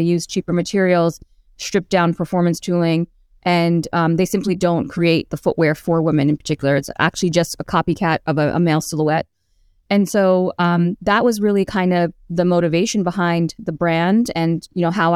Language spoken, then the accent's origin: English; Queens, New York, United States; And so growing up in Queens, growing up in New York, you know, sneaker culture is so, you know, pervasive.